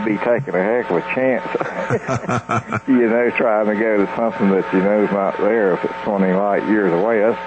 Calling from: North Carolina, United States; in North Carolina.

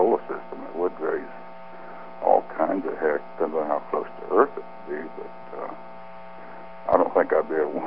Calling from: Kansas City, United States; from Kansas City.

